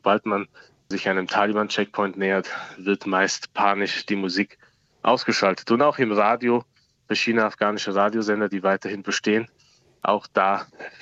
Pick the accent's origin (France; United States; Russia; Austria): Austria; ich bin, wie Sie schon gesagt haben, geboren und aufgewachsen in Österreich, aber ein Stück Heimat hat mir wohl immer irgendwo gefehlt. Und natürlich wusste ich auch, dass meine Wurzeln woanders liegen.